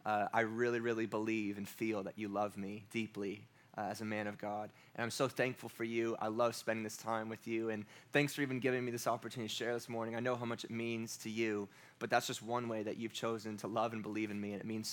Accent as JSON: {"language": "English", "region": "New York", "country": "United States", "tie": "born or raised there", "also_born_or_lived": "Pittsburgh", "said": "So I was born here, and my parents moved to upstate New York, right up"}